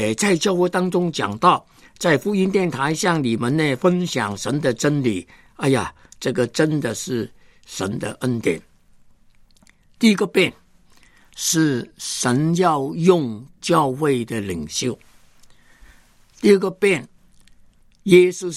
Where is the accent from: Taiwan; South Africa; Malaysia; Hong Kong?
Hong Kong; 我忽然发现呢，我不单是香港人，我是中国人